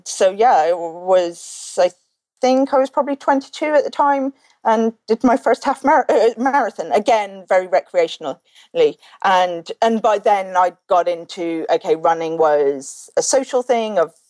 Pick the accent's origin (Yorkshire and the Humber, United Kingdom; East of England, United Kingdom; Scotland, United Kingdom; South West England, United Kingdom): East of England, United Kingdom; I ran when I was at school in the UK. Like, I grew up in Norfolk